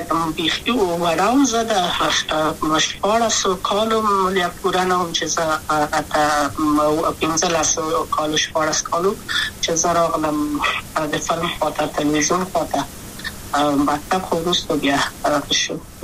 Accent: Kabul, Afghanistan; also born or lived in Wardak Province; زه خو اصلا د وردګو ولایت یم د پلار مې د وردګو ولایت ته خلګنسې کې د لې د کابل په تخت خپل سیمه کې یم او لویا شویم کابل که هم مکتب می دولسم پا کابل

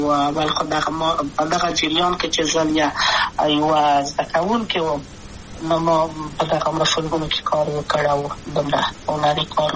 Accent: Kabul, Afghanistan; also born or lived in Maidan Wardak; د کابل په تخت پل سیمه کې یم او لویا شویم کابل کې

